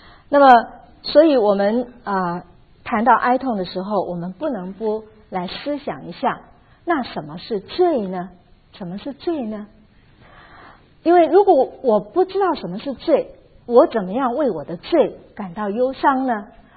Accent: China

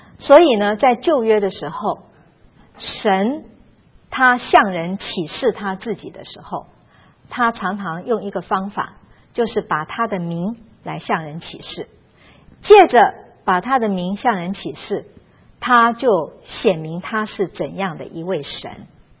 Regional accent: China; 这跟我们中国人有点像。我们中国人给儿女取名的时候啊，常常都是有含义

